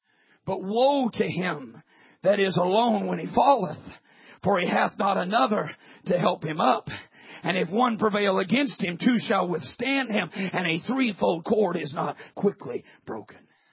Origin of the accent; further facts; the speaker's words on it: Midwest, United States; I grew up in the Midwest. And then we didn't have all the pine trees like you've got down here, but we had big hardwood forests, maples and oaks and elms and all those big hardwoods.